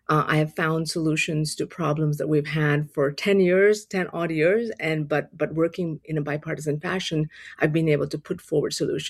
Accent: India; I'm an immigrant. I grew up in India. My father was in the army. My mother was a school teacher. Growing up in India, we didn't have access to potable water.

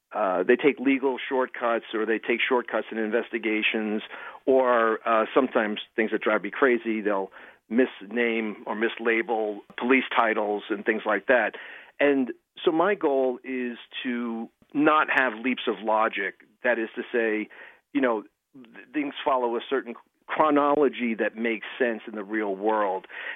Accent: New York City, New York, United States; I grew up in the Bronx, and I knew from a very young age I wanted to cover news

